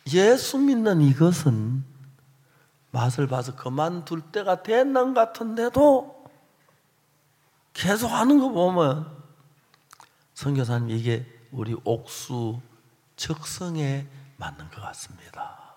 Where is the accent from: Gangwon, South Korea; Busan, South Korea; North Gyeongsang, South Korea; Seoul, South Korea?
North Gyeongsang, South Korea; Seonsan; 대구 시내에 있는 학생들이 거의 대부분 나는 이제 선산촌에서 왔는데 우리 학교를 찾아온 분은 우리 아버지뿐이었어요.